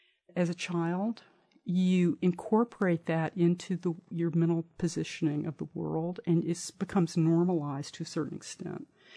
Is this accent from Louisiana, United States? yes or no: yes; Alexandria, Louisiana, United States; So I was raised in Alexandria, and that place is where the film 12 Years a Slave takes place.